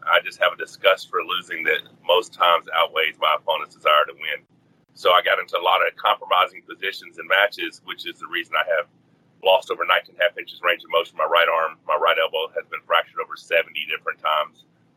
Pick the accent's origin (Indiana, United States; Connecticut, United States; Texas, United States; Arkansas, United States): Arkansas, United States; I grew up in Arkansas.